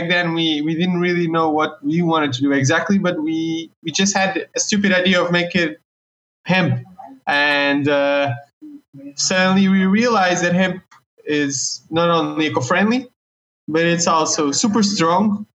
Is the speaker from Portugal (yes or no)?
yes; Portugal; English is a second language; Actually, I'm from Portuguese. I'm here because my family is here.